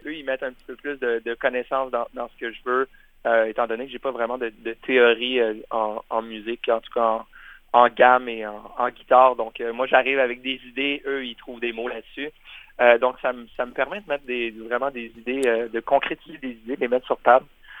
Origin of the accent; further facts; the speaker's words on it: France; born there; la France qui est mon pays natal, de pouvoir revenir voir ma famille